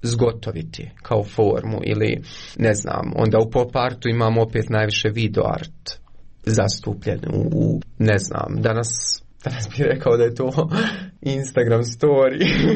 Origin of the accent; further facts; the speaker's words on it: Konjic, Bosnia & Herzegovina; also born or lived in Eisenach, Germany; Mene kad neko pita odakle si, ja uvijek kažem iz Bosne i Hercegovine, zato što ja ne znam da se definišem.